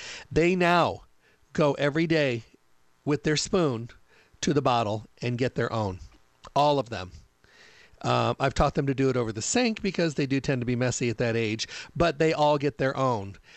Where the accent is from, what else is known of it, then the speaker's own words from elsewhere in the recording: Midwest, United States; I'm from the Midwest, so oak trees are pretty big back there.